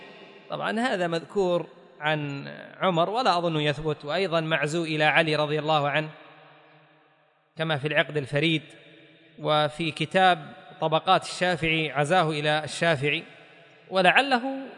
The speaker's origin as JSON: {"language": "Arabic", "country": "Yemen", "tie": "born or raised there", "said": "حتى تخلخلت كثير من البيوت خاصة عندنا في اليمن، هذا لهجتنا، تعودنا ونحن صغار نسمع إلا هذا"}